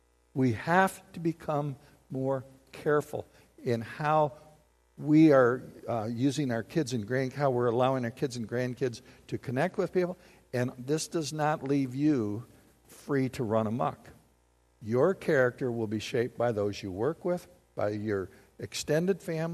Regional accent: Battle Creek, Michigan, United States; I grew up in Battle Creek in a city, but it's like, come on, my mom gave me some common sense.

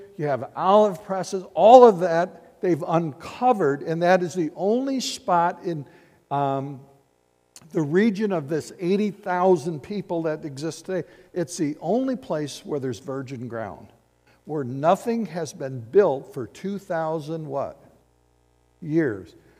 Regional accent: Battle Creek, Michigan, United States; now in Nashville, United States; I grew up in Battle Creek. Why would I settle in Nashville?

